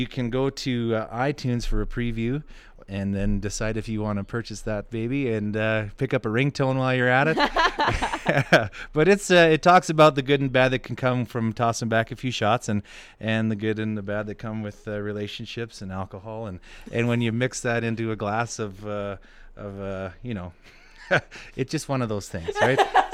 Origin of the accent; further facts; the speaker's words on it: McGrath, United States; I grew up on the farm just south of McGrath, and lots of good memories growing up in McGrath